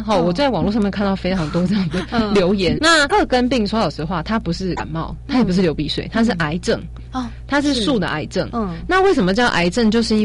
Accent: Taipei, Taiwan; 因为我在台北长大，台北市的地砖，我不知道你有没有注意到

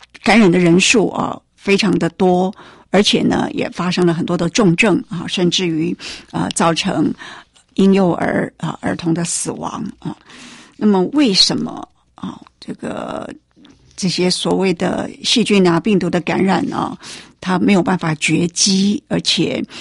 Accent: Taiwan

